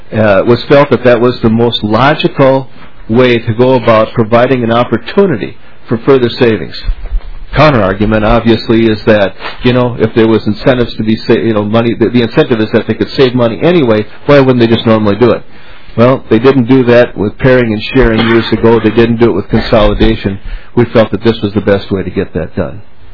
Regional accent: Minnesota, United States; I grew up just outside of Lake Minnetonka.

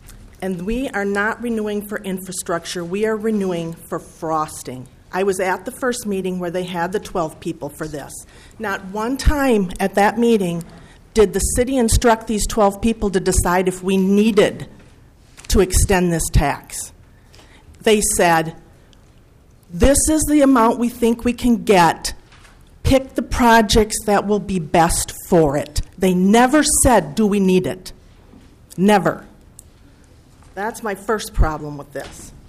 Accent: Rochester, New York, United States; I'm from Rochester. I'm a lifelong citizen.

